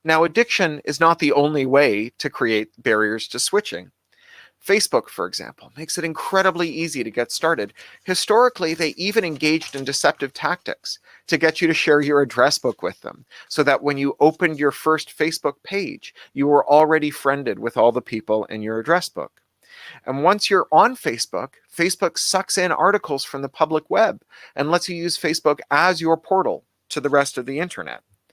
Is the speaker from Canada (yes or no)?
no; United Kingdom; now in Los Angeles, United States; Now, 5 years ago, I moved from the United Kingdom here to Los Angeles. And here in Los Angeles, 5 years later, we are in routine contact with my family in London and in Wales and in Toronto.